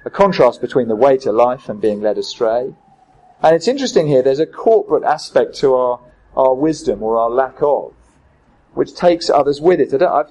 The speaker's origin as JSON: {"language": "English", "region": "East of England", "country": "United Kingdom", "tie": "born or raised there", "said": "I grew up in Norfolk"}